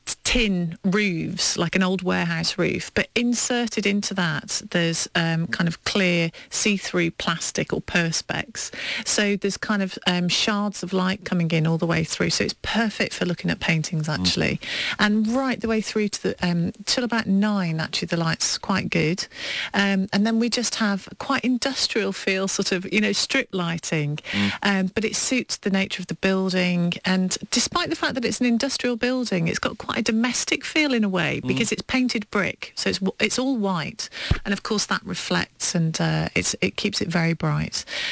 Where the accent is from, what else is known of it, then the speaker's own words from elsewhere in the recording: Liverpool, North West England, United Kingdom; born there; I was born here, and then kind of tootled off all over the shop, and my parents are from the Midlands, so I only returned to Liverpool 5 years ago.